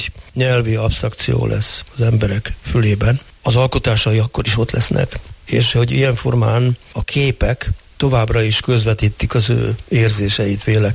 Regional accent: Hédervár, Győr-Moson-Sopron, Hungary; a szülőfalumban, Héderváron, ez Győr és Mosonmagyaróvár között

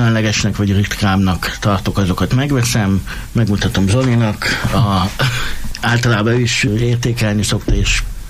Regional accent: Miskolc, Borsod-Abaúj-Zemplén, Hungary; Ugye itt születtem, itt jártam iskoláimat, munkahelyeim is mindig itt voltak, tehát minden ide köt Miskolchoz.

